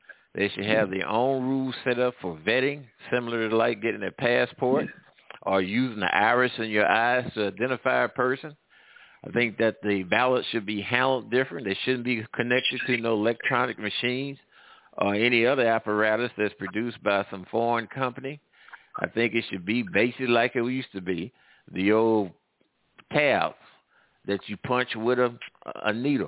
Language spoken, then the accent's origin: English; St. Louis, Missouri, United States; I grew up in Missouri.